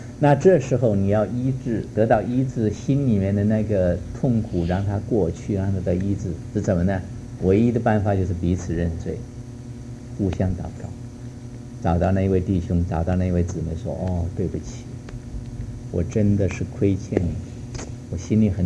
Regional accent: China; 我在家乡大陆的时候，我遇到过那个干旱的天气。我们喝水，我是农家出生

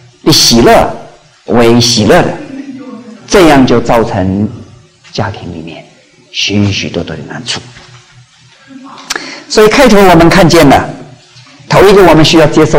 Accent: Jiangnan, China; 特别是我是江南来的，我们那里有燕子

